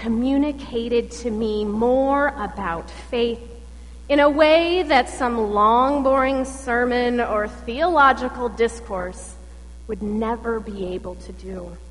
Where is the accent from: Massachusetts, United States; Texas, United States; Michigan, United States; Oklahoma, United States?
Michigan, United States; this country preacher from my home state in Michigan